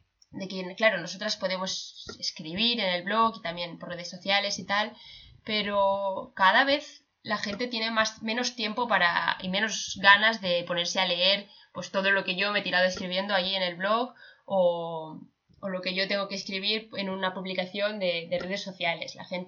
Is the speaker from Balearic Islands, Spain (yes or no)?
yes; Menorca, Balearic Islands, Spain; Somos de Menorca